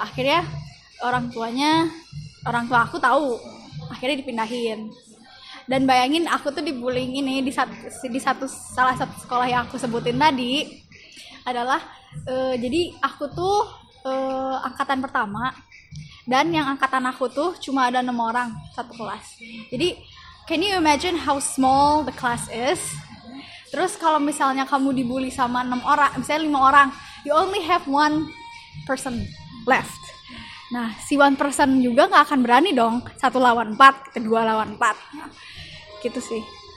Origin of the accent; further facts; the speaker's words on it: Bandung, West Java, Indonesia; Aku asli orang Bandung.